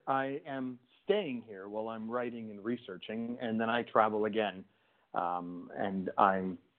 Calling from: Greece; I'm calling from Greece.

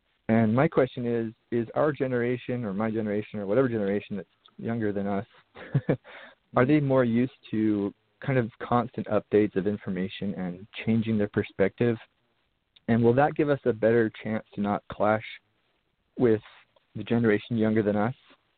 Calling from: Washington, United States; Hey, I'm actually calling from Washington right now. It's full of smoke, so I'm inside.

